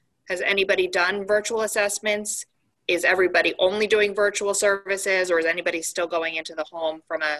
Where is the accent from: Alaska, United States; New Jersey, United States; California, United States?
New Jersey, United States; Cherry Hill; from South Jersey, Cherry Hill.